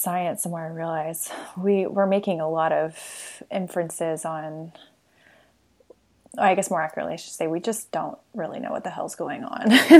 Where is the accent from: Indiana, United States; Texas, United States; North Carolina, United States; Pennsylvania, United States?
Texas, United States; Houston; I grew up in Houston and went to a Baptist school